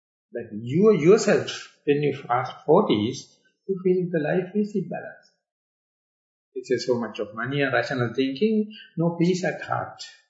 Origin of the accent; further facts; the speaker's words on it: Kandy, Central Province, Sri Lanka; So, therefore, I came from Kandy. Kandy is a worst performance.